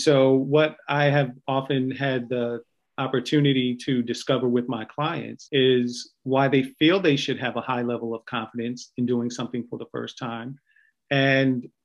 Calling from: Washington, District of Columbia, United States; Today, I am tuning in from Washington, D.C.

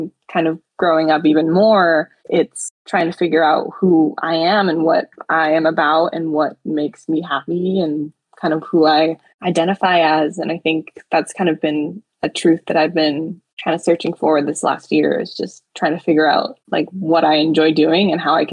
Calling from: San Luis Obispo, California, United States; I'm calling from San Luis Obispo, California, so on the west coast.

